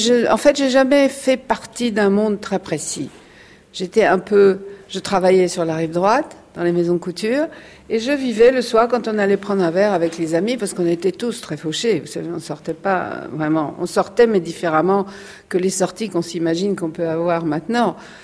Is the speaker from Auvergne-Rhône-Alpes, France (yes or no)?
no; Normandy, France; also born or lived in Brittany; now in Paris, France; Je suis née en Bretagne, je suis tout à fait française, en Bretagne, élevée en Normandie, Et je suis venue à Paris tout de suite après la guerre, à la fin de, après la libération en 1944.